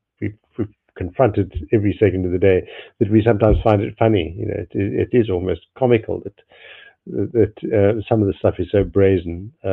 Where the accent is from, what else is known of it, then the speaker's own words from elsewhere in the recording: South Africa; it's very hard being a South African, actually